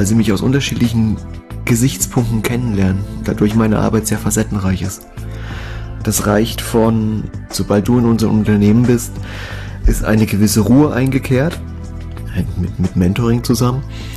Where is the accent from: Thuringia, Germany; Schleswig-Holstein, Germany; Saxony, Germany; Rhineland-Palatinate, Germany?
Saxony, Germany; Lohmen; Ich bin in Lohmen aufgewachsen. Das ist das Tor der Sächsischen Schweiz, heißt das. Also es ist kurz vor der Bastei, für diejenigen, denen das was sagt. Wirklich total schön. Also ein kleines Dorf.